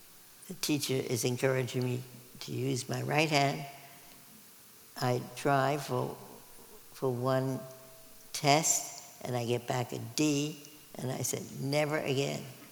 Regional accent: Brooklyn, New York, United States; We were both born and bred in Brooklyn, New York.

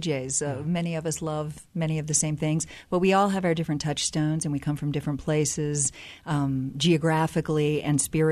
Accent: Virginia, United States; also born or lived in North Carolina; Well, I'm from the South. I grew up in Virginia, spent a lot of time in North Carolina, moved to California.

